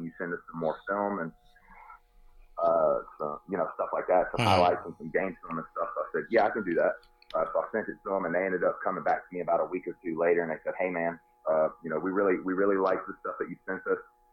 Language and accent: English; North Carolina, United States; Went to one in my home state of North Carolina.